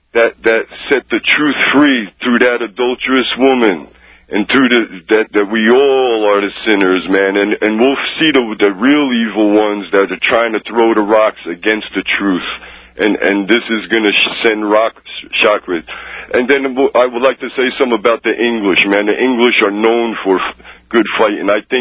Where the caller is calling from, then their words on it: Whitefish, Montana, United States; Whitefish, Montana.